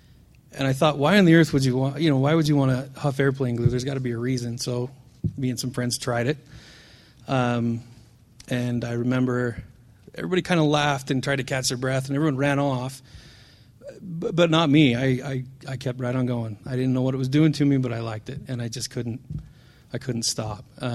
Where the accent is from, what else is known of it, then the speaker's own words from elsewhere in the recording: Salt Lake City, Utah, United States; I'm a pharmacist. I grew up here in Salt Lake City. I spent most of my career in pharmacy working for Intermountain Healthcare, kind of the behemoth system here in the Valley.